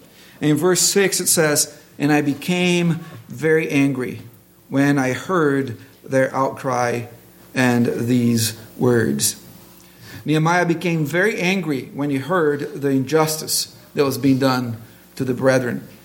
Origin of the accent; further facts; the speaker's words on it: Brazil; I've seen it growing up in Brazil